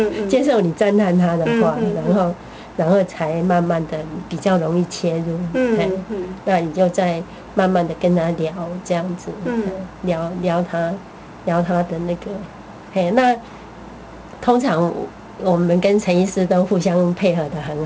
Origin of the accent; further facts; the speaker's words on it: China; 我想这个是应该是我们中国人的那个吧